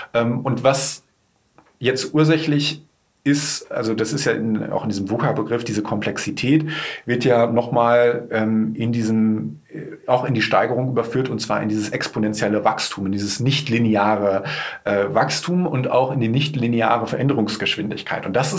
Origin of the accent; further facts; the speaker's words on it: North Rhine-Westphalia, Germany; now in Cologne, Germany; Also ich bin Westfale, der nach Köln emigriert ist und dort sehr wohlwollend aufgenommen wurde.